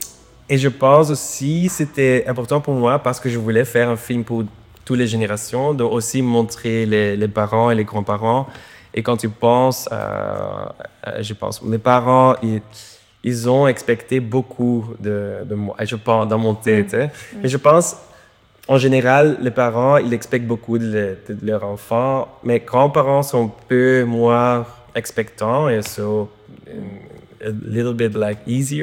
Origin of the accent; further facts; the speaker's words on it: Wetteren, Flanders, Belgium; also born or lived in Berlin, Germany; j'étais de Wetteren, un petit village pas loin de Gand. En Belgique, c'est vraiment la province.